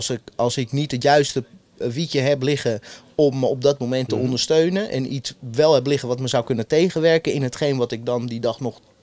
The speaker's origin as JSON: {"language": "Dutch", "town": "Zaandam", "region": "North Holland", "country": "Netherlands", "said": "Ik ben tweede generatie van de arbeidsimmigranten die hier in de jaren 70 gekomen zijn. Mm. En ik kom uit Zaandam en daar dacht iedereen dat ik Turks of Marokkaans was."}